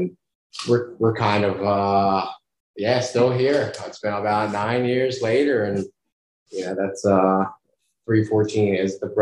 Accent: Greece; I come from Greece

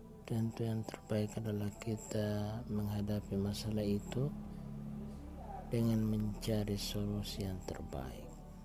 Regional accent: Gorontalo, Indonesia; born there; now in Manado, Indonesia; Kombos Timur, Kampung Daluga, tapi saya lahir di Gorontalo, Limba O2, Jalan Raden Saleh, lalu sekarang Jalan Ahmad Najamuddin.

